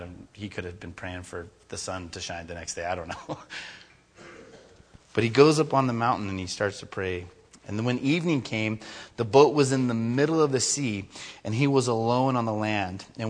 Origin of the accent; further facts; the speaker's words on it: California, United States; Granted, I came from California, and I went to school with Greg Laurie for a little bit, and went to Harvest Crusades, and went to church of 5,000 people.